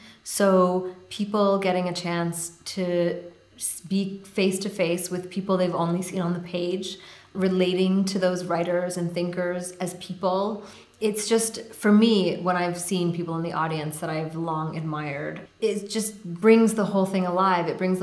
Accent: Dhaka, Dhaka Division, Bangladesh; It takes place in my hometown, which is Dhaka, Bangladesh.

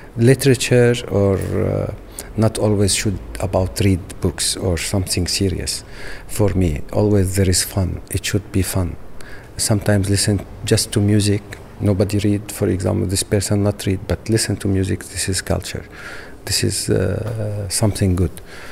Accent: Syria; English is a second language; now in Amsterdam, Netherlands; I'm from Syria.

